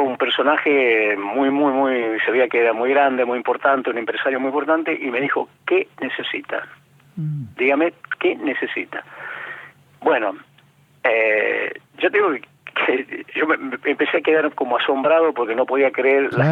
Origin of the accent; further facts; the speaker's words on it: Tucumán, Argentina; yo me había comprometido en mi pueblo, en Tucumán, construir una escuela nueva